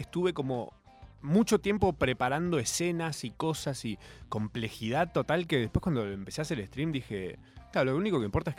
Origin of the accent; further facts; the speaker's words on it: Capilla del Monte, Córdoba, Argentina; Había un cuarzo colgando en la plaza de Capilla del Monte, de donde soy, y un día no estaba más.